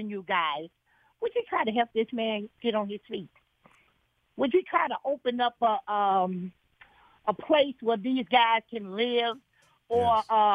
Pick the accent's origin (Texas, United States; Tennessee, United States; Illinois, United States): Illinois, United States; Chicago; All right now. Well, I'm from Chicago, Illinois, and I agree with each and every one of the gentlemen, even the caller